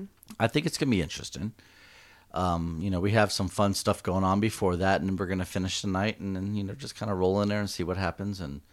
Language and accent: English; the South, United States; accent: Southern; My southern accent's coming out.